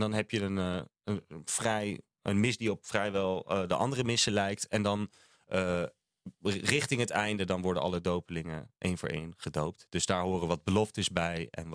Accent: Groningen, Netherlands; now in Laren, Netherlands; Ik woon in Laren. Ja. Dus kom ik vandaag uit Laren. Maar ik ben opgegroeid in Groningen.

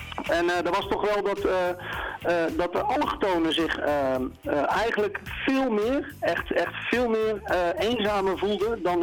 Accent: Veenendaal, Utrecht, Netherlands; En ik kom uit Veenendaal.

